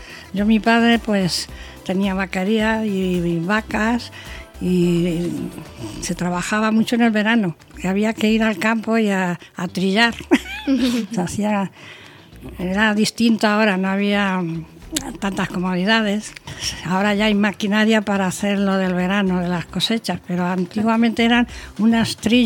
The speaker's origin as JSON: {"language": "Spanish", "town": "Galapagar", "region": "Community of Madrid", "country": "Spain", "tie": "born or raised there", "said": "yo nací en el 1930 y en Galapagar. Y fuimos 9 hermanos."}